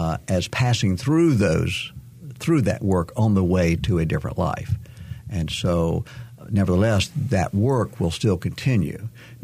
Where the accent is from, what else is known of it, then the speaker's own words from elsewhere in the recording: North Carolina, United States; as we grew up in North Carolina and we knew the labor of our backs was the road to economic success for most citizens in our state